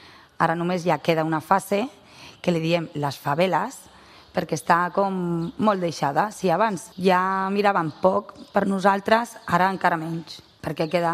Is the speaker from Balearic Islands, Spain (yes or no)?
no; Barcelona, Catalonia, Spain; Sí, jo vaig néixer al barri del Bon Pastor.